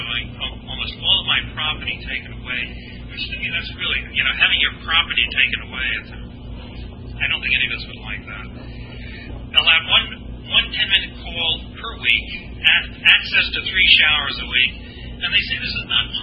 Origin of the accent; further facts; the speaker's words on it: Blue Hill, Maine, United States; I'm from Blue Hill.